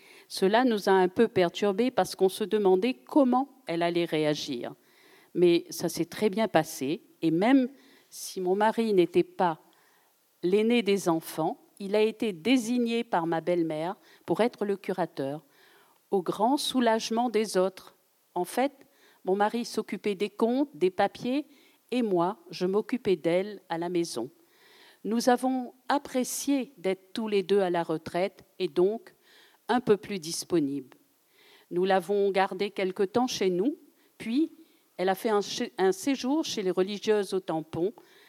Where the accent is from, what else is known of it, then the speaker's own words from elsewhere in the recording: Saint-Denis, Réunion; also born or lived in Saint-Pierre; Je suis née à Saint-Pierre le 29 juin 1949. J'habite Saint-Denis depuis l'âge de mes 4 ans. Je suis aujourd'hui retraitée de l'éducation nationale.